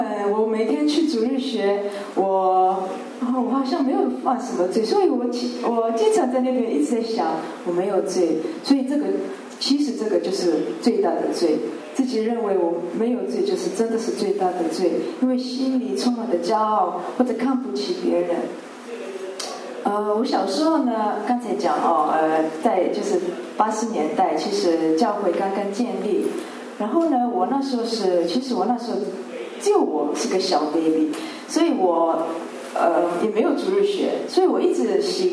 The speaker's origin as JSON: {"language": "Chinese", "town": "Rome", "region": "Lazio", "country": "Italy", "tie": "born or raised there", "said": "我是在这里出生长大，在罗马，然后我的爸爸妈妈是可以说是第一批的华人来到意大利，他们是80年代的移民到意大利。"}